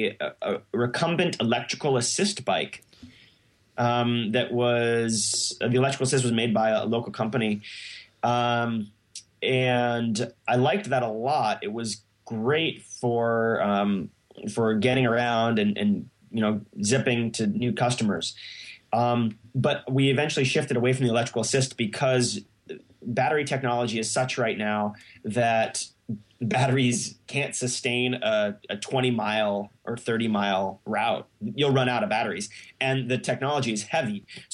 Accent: Salt Lake City, Utah, United States; So I grew up in Salt Lake City, Utah, and that is just an amazing place for the outdoors.

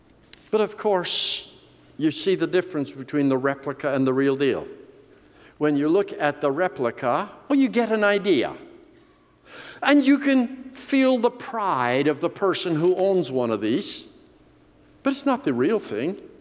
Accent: Canada; We're Canadian. We do hockey.

